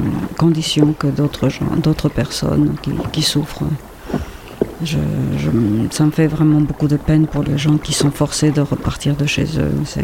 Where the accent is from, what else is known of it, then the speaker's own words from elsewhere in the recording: Ecuador; moved away as an adult; now in France; Moi-même, je suis une exilée. Je viens de l'Équateur. Je suis venue en France il y a 35 ans avec un mari français